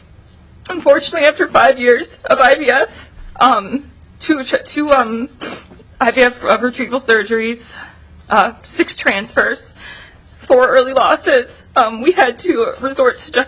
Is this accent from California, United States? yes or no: no; Maple Grove, Minnesota, United States; We're from Maple Grove, Minnesota.